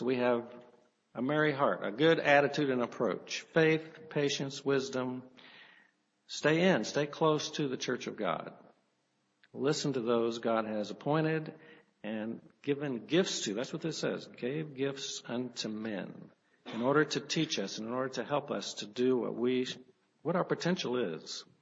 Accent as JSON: {"language": "English", "region": "Missouri", "country": "United States", "said": "You know, I'm from Missouri. We didn't have any sailing ships in Missouri except maybe for a little Hobie Cat or something they had on the Lake of the Ozarks."}